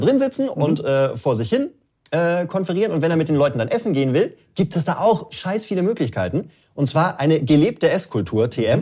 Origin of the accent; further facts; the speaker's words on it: Bavaria, Germany; Ich als Bayer